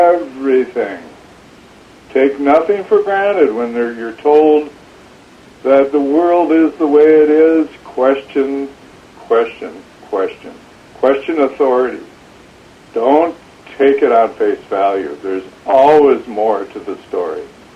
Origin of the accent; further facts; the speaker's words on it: Wisconsin, United States; Growing up in Wisconsin, again, having a childhood at the time in the 50s and 60s in Wisconsin, I am very, very fortunate that I was able to have that experience.